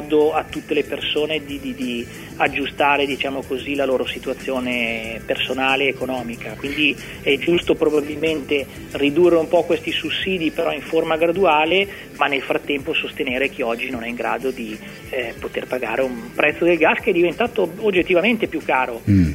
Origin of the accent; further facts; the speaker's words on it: Monza, Lombardy, Italy; born there; io sono nato a Monza, però papà siciliano e la mamma monzese, quindi diciamo una mescla, come dicono qua.